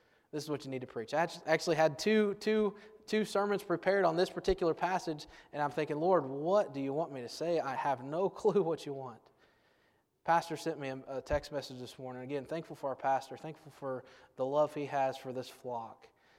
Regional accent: Farmersville, Ohio, United States; I grew up in Farmersville, Ohio, right next to Germantown, Ohio, both of those towns right in the middle of a cornfield, okay?

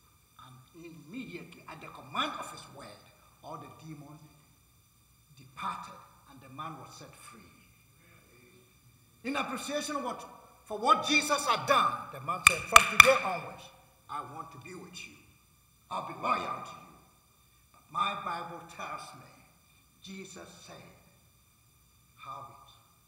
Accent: Nigeria; I am from the Yoruba tribe. My tribe is from the Yoruba tribe in Nigeria.

